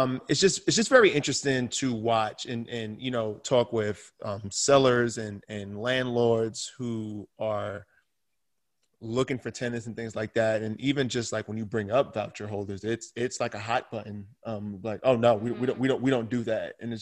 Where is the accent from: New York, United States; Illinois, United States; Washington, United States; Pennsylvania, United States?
New York, United States; Brooklyn; I mean, I think about even growing up in Brooklyn, New York